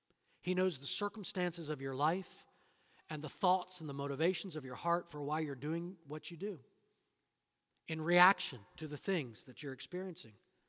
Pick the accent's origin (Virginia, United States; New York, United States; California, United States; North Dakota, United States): Virginia, United States; also born or lived in Washington, D.C. / Maryland; I was born in Washington, D.C., at Washington Hospital Center. Lived in Maryland up to about sixth grade. But from sixth grade to the end of college and a little bit after college, I lived in Virginia.